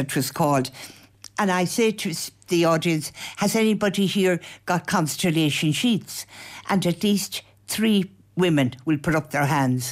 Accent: Athlone, Leinster, Ireland; born there; Yeah, and therefore I was born in Athlone.

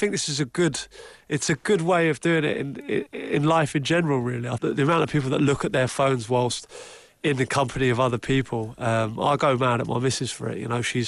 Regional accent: England, United Kingdom; being an Englishman myself, it's you know, obviously I'm happy to wear it, and I wear it with pride.

